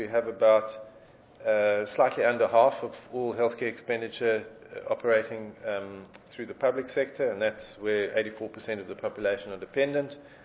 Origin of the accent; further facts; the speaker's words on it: South Africa; I'm from South Africa